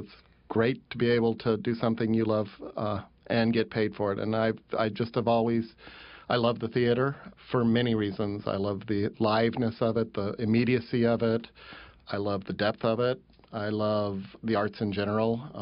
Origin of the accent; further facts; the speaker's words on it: Colorado, United States; I grew up in Colorado, and it more grew from an awareness of nature